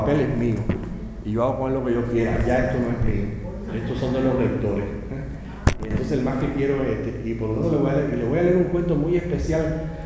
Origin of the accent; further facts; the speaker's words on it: Jarahueca, Sancti Spíritus, Cuba; Jarahueca es mi pueblo natal, ¿no? Donde yo viví mi infancia, y yo recurro una y otra vez a ese espacio geográfico para mi literatura.